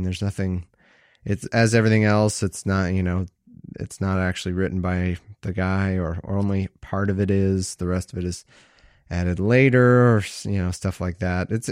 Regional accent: United States; accent: American; My American accent says haughty daughters, which sounds like haughty, like H-O-T-T-I-E

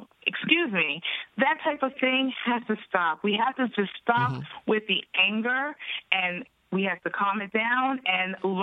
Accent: New York, United States; Actually, I grew up in New York. I was a lifelong Democrat. I've lived in New Jersey almost 20 years now.

